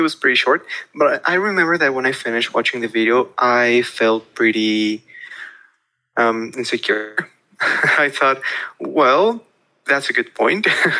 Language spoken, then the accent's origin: English; Mexico City, Mexico; I was born and raised in Mexico City. I'm 21.